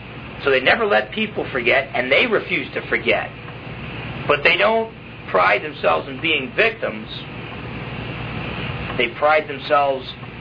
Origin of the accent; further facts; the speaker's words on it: New Jersey, United States; If people gave me any excuse as a kid growing up in New Jersey, said, hey, we'll take care of you even if you don't work, I would take them up on the offer.